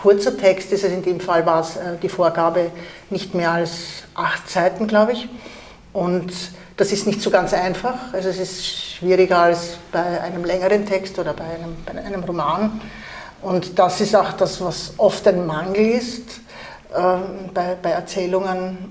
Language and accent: German; Austria; German is a second language; also born or lived in Iraq; Ich bin im Irak geboren worden und bin als Kind schon nach Österreich gekommen. Ich habe meine erste Sprache mehr oder weniger verloren. Also ich habe nicht deutsche Muttersprache, habe aber immer nur auf Deutsch geschrieben.